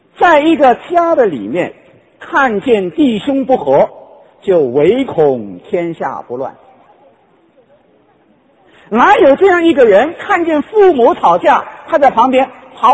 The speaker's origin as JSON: {"language": "Chinese", "country": "China", "moved": "yes", "said": "当然我从大陆出来的时候"}